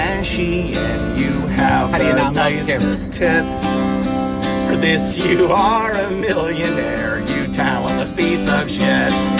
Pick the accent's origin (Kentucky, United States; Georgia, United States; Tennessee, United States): Georgia, United States; So I am from Georgia, and I had to leave my girl back in Georgia